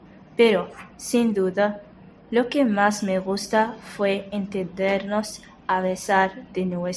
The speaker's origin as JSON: {"language": "Spanish", "country": "Somalia", "second_language": "Spanish", "said": "tengo 17 años y soy de Somalia."}